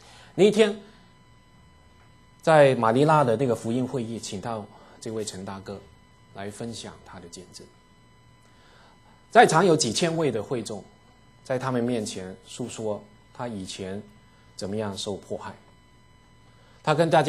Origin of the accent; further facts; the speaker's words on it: Guangdong, China; 我们广东人呢很喜欢吃那个我们叫煲仔饭啊